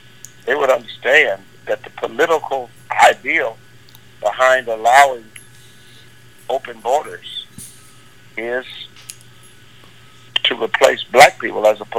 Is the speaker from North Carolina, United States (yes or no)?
no; California, United States; moved away as an adult; Keep in mind, I was born and raised in California.